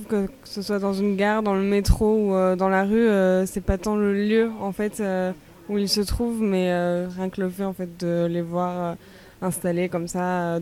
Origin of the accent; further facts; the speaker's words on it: France; si on peut comparer du coup, vu qu'on est française